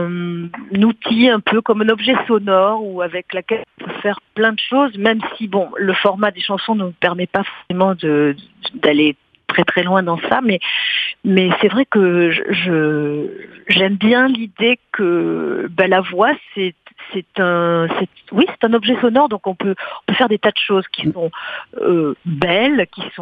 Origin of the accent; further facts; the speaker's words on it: Gourdon, Occitanie, France; moi, je viens de la campagne, je viens du Lot, dans une petite ville qui s'appelle Gourdon.